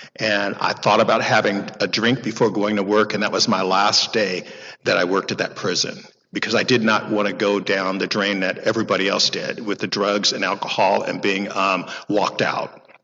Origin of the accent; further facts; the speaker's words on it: Sacramento, California, United States; So growing up in Sacramento, when I went to work for Department of Corrections